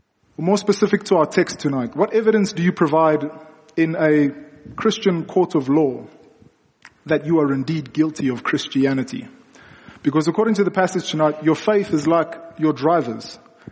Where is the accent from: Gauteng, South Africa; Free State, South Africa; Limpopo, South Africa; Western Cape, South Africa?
Gauteng, South Africa; Johannesburg; So many of you know that I'm from Johannesburg, and things work differently in Johannesburg.